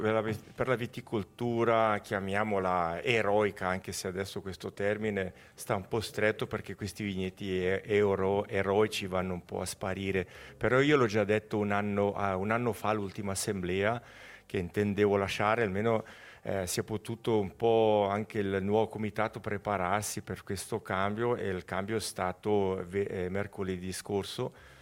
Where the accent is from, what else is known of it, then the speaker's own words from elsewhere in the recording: Gordola, Ticino, Switzerland; siamo di Gordola e tutte le volte le famiglie avevano il proprio vigneto